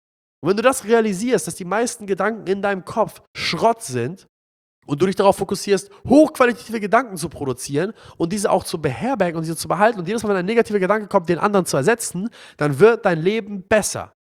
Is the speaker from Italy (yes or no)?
no; Palestine; now in Hamburg, Germany; Fahr mal in mein Heimatland, Palästina, und kämpf mal für die Freiheit.